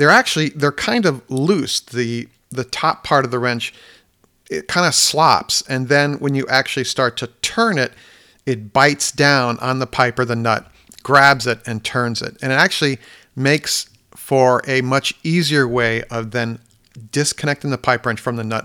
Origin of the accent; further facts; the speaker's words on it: Midwest, United States; I am from the Midwest as well